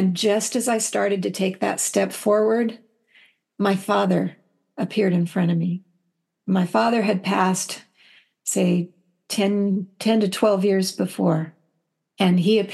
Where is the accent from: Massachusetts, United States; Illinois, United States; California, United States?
California, United States; San Jose; My father had been the teacher and principal at a school where I grew up in San Jose